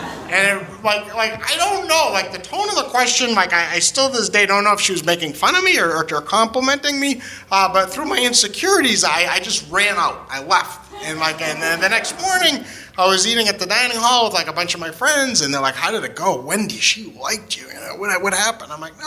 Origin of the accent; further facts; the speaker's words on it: New Hampshire, United States; So I grew up in New Hampshire, and the first 16 years of my life were pretty normal, like a normal kid.